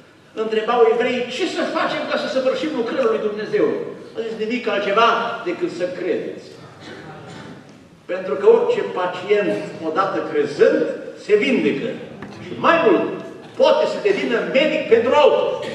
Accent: Apuseni Mountains, Romania; astăzi am trecut prin localitatea de unde sunt eu de origine, în zona Munților Apuseni

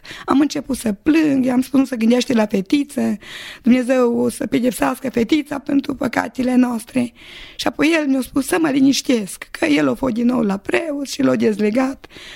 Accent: Bicaz, Neamț County, Romania; sunt din Bicaz, am 46 de ani și m-am născut într-o familie de ortodoxi.

